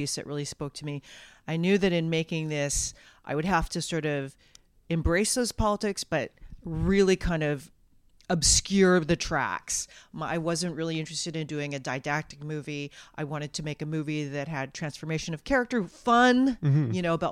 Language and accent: English; Lynn Valley, British Columbia, Canada; I was raised in Lynn Valley and I'm like first gen Chinese Canadian.